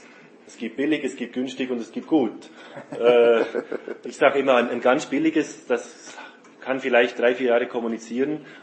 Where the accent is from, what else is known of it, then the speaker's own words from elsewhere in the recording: Switzerland; Bei uns in der Schweiz wird ab und zu ist noch die Idee